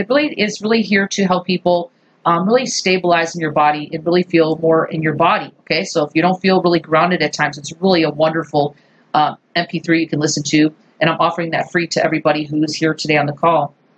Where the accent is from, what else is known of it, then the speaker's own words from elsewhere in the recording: Maui, Hawaii, United States; because I'm from Maui.